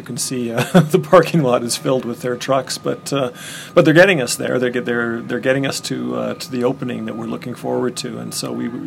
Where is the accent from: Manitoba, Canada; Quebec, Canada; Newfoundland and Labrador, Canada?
Manitoba, Canada; Winnipeg; I am from Winnipeg, and so this is quite a difference.